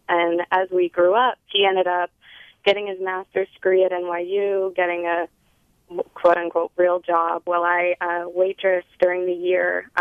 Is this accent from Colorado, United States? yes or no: no; Maine, United States; kind of an out in California when I'm from Maine originally.